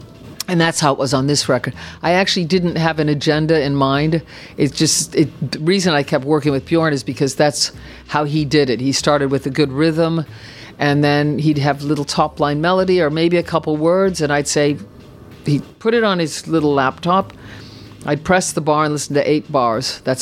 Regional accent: United States; moved away as an adult; I'm actually American, so I was in the States for the first 20 years, and then I came over here and it took me another 30 years to start to understand how this class system works.

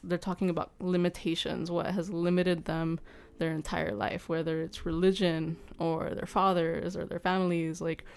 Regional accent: Texas, United States; I grew up in Texas.

